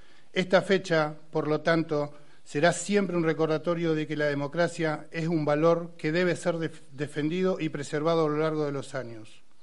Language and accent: Spanish; Argentina; Como argentinos, debemos unirnos en torno a la defensa de nuestra democracia y la construcción de un país más justo y próspero.